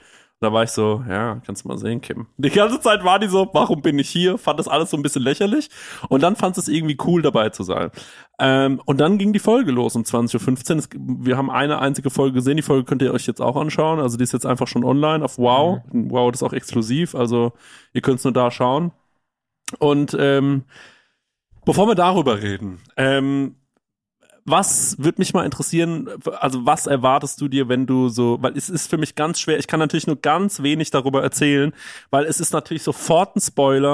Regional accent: Düsseldorf, North Rhine-Westphalia, Germany; wie man bei uns in Düsseldorf sagt.

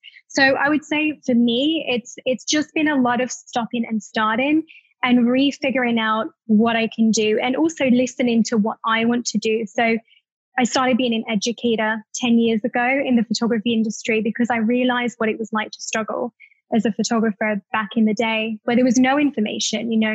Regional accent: United Kingdom; being British, I'm also very honest.

